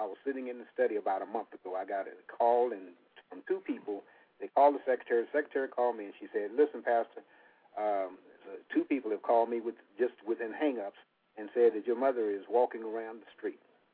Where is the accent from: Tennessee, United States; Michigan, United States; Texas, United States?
Texas, United States; Como; I was raised in Como. My mother, 94, still lives in Como. I would be in Como except that I ended up, my wife and I, working in Dallas.